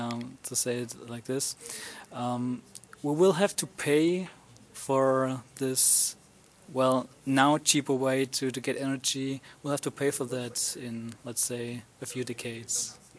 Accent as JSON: {"language": "English", "country": "Germany", "second_language": "English", "said": "I'm from Germany and 20 years old."}